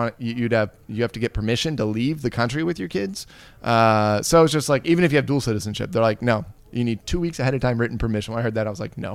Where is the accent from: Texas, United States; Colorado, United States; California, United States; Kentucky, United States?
California, United States; San Diego; like I'm from San Diego and you don't go to the desert except for in the winter.